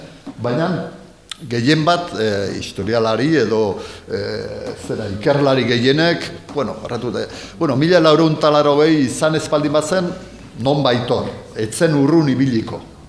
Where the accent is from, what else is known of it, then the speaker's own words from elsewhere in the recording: Pamplona, Navarre, Spain; zera Iruñekoa naiz, bai, pixuat, Iruñekoa naiz